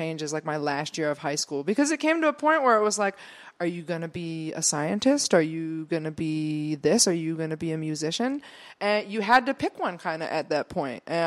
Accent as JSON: {"language": "English", "town": "Upper St. Clair Township", "region": "Pennsylvania", "country": "United States", "said": "I come from Upper St. Clair Township, and I have to give a lot of credit to how the arts and music program was back when I was a student there."}